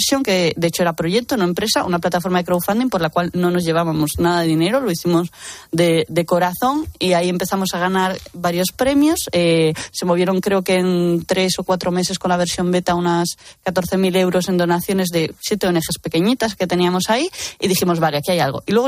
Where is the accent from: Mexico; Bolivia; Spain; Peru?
Spain; Galicia; yo que soy gallega, como bien sabéis, era como, tengo mucha morreña, me voy a mi casa.